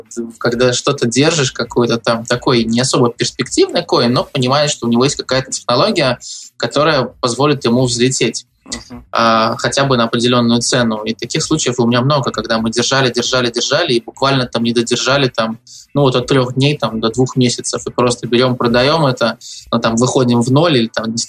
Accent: United Kingdom; вот я жил, вырос в Великобритании, и в Великобритании очень часто было такое там, в нулевых годах

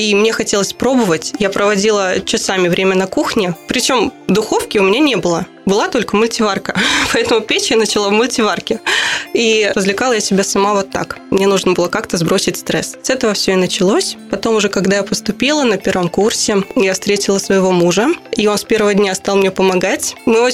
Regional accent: Pikalyovo, Leningrad Oblast, Russia; Мы уже открывали цех в родном городе, в Пикалево.

